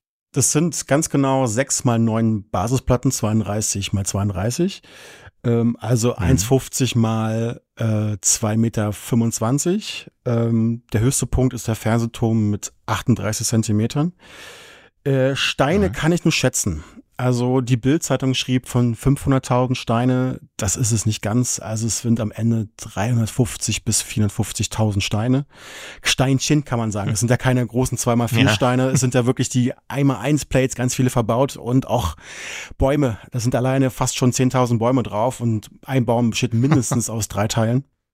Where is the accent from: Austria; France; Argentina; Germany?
Germany; Berlin; Na, ich bin halt in Berlin groß geworden